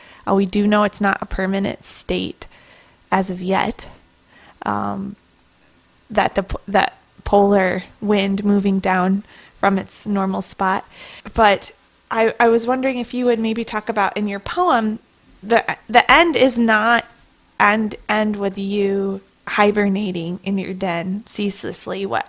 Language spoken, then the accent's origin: English; Michigan, United States; also born or lived in Chicago; I do remember when I moved here, I grew up in Michigan and also in Chicago, and we have cold and snow.